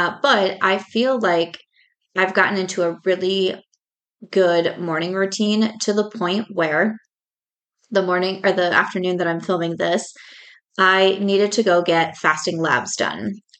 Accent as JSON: {"language": "English", "region": "California", "country": "United States", "tie": "born there", "lives_now": "Las Vegas, United States", "said": "I was born in California, but I live in Las Vegas."}